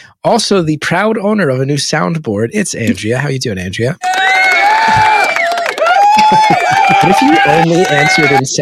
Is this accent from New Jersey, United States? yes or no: yes; New Jersey, United States; Want to make sure that my home state, that we bring the heat, show it off to the people I'm traveling with.